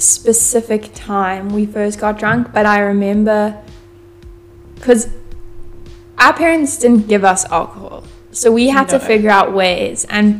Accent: Cape Town, Western Cape, South Africa; we are from South Africa, Cape Town, South Africa.

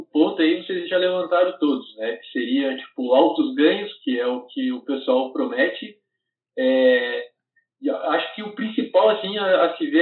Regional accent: Santa Catarina, Brazil; eu sou de Santa Catarina, né?

